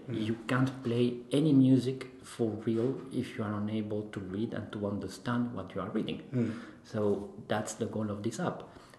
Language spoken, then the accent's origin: English; Colombia; moved away as an adult; also born or lived in Paris; now in London, United Kingdom; I'm from Colombia, so I started there. Then I moved to Paris, and I was living there for 18 years.